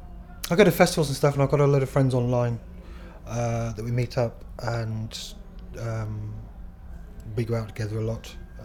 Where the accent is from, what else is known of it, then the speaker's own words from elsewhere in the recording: Cambridge, East of England, United Kingdom; born there; I lived in London. I was born in Cambridge.